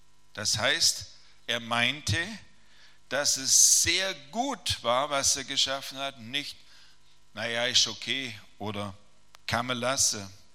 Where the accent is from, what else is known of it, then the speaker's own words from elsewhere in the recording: Friedrichshafen, Baden-Württemberg, Germany; bin aus Friedrichshafen und habe drei Kinder